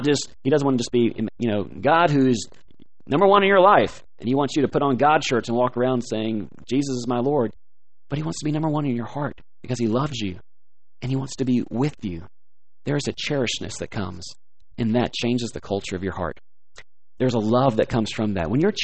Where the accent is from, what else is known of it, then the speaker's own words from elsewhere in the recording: Atlanta, Georgia, United States; I grew up in Atlanta, the South, okay? The capital of the South.